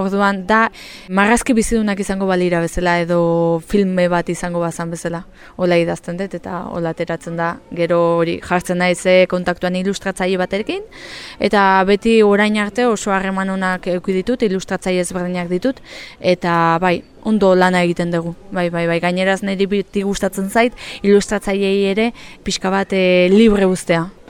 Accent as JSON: {"language": "Basque", "town": "Legorreta", "region": "Basque Country", "country": "Spain", "said": "Legorretatik nator, Gipuzkoatik"}